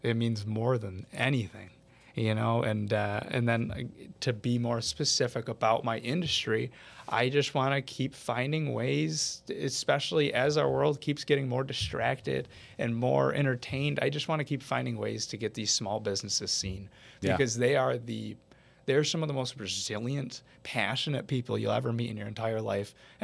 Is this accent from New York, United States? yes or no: yes; Brownville, New York, United States; also born or lived in Watertown; But actually Brownville, you know, okay. Right outside of Watertown, very, very small little village.